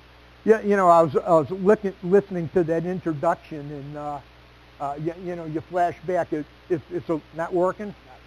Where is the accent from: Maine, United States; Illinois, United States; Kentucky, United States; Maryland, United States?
Illinois, United States; Chicago; accent: Chicago; now in Minnesota, United States; people tell me I never lost my Chicago accent